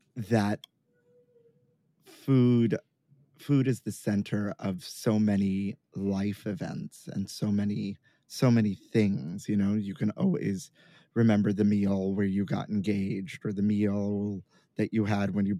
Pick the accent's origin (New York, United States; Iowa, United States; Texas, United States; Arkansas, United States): New York, United States; Brooklyn; There, growing up in Sunset Park, Brooklyn, there used to be this bodega that my father used to hang out with.